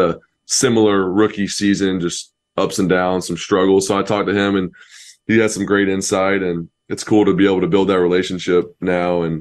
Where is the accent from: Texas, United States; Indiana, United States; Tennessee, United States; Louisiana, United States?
Tennessee, United States; Knoxville; born there; My family is huge Tennessee fans. I was born in Knoxville.